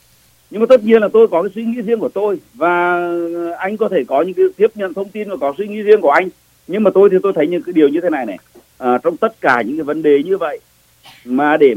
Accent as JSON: {"language": "Vietnamese", "town": "Vinh", "region": "Nghệ An", "country": "Vietnam", "tie": "born or raised there", "said": "Tôi là cái người mà sống ở ngay cái vùng đó, cái giáo phận Vinh là giáo phận quê hương của tôi."}